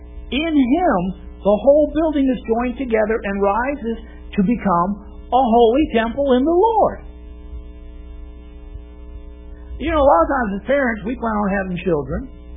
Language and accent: English; Alaska, United States; born there; I'm an American, born in Alaska.